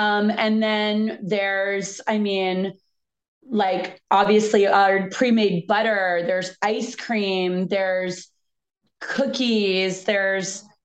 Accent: Fort Lauderdale, Florida, United States; but I grew up in Fort Lauderdale in the 80s.

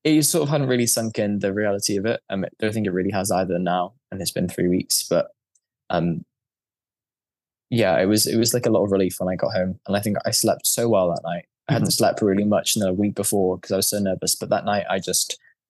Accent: United Kingdom; I think being British, you're just used to the cold.

